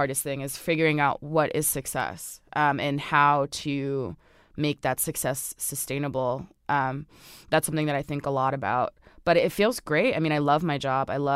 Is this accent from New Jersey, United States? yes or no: yes; Orange, New Jersey, United States; I grew up on Sterling Avenue in Orange, New Jersey, and like, very unassuming person always my entire life